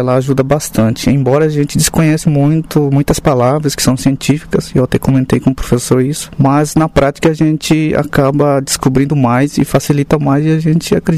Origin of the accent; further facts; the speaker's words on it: Mato Grosso do Sul, Brazil; Eu, que sou do Mato Grosso do Sul, a gente sempre ouvia rádio naquela cidade onde eu morava